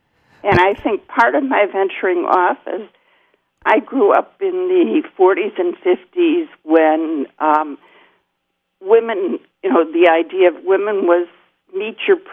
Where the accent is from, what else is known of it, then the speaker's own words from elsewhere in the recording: Chicago, Illinois, United States; I'm from Chicago. My son and daughter-in-law and three grandchildren live in Arizona.